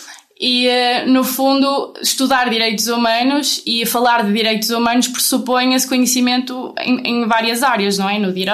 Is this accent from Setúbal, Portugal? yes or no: no; Amarante, Porto, Portugal; quando voltei para a minha cidade natal, que é Amarante, aí também tive uma experiência. Eu vivo numa freguesia de Amarante, Lufrei